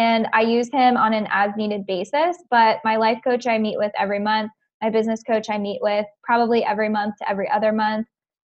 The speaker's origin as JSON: {"language": "English", "town": "Orlando", "region": "Florida", "country": "United States", "said": "And I was like, I'm from Orlando."}